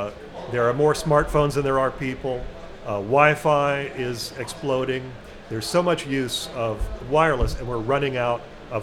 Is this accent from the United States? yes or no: yes; Washington, District of Columbia, United States; I'm from Washington, D.C., where I've covered the Federal Communications Commission as a trade journalist for 20-plus years.